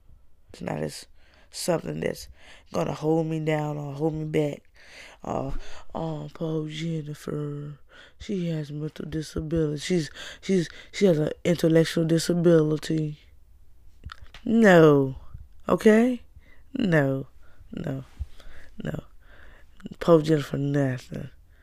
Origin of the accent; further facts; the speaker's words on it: Winston-Salem, North Carolina, United States; international global messenger from North Carolina. I'm from Winston-Salem.